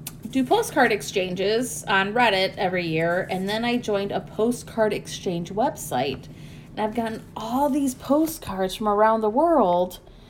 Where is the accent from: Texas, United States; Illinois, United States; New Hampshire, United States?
New Hampshire, United States; Personally, I am from the Monadnock region, named because of Mount Monadnock, which is pictured on the front.